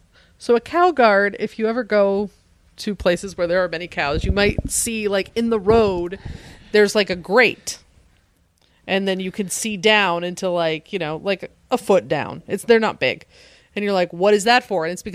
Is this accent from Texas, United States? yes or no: no; Colorado, United States; I grew up in Colorado.